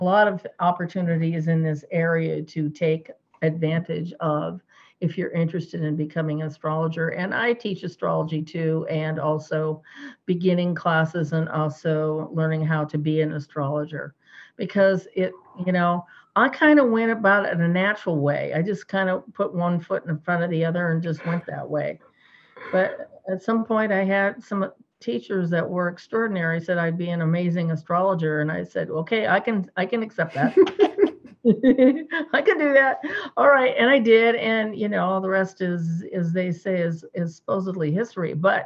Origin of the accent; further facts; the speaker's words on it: Seattle, Washington, United States; I am too, being a Pisces, born and raised in Seattle. It's a perfect place for somebody who's a seagoing person to live and to have their life. So I would never move from here.